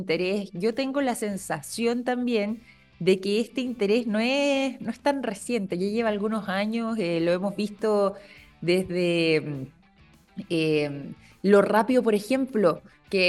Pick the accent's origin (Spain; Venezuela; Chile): Chile; nosotros como chilenos